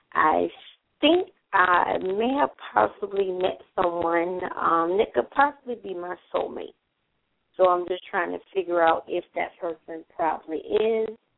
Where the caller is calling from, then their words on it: Tampa, Florida, United States; from Tampa, Florida.